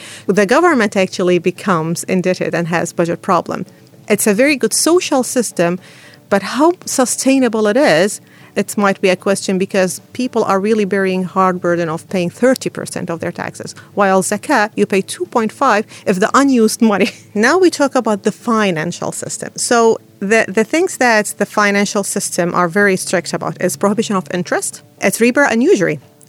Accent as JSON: {"language": "English", "country": "Iraq", "moved": "yes", "lives_now": "New Zealand", "said": "Originally, I'm from Iraq."}